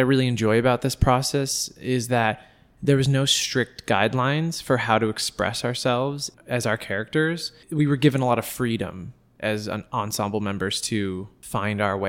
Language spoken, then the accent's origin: English; Los Angeles, California, United States; I was home with my family and my fiance and her family. We're all from Los Angeles.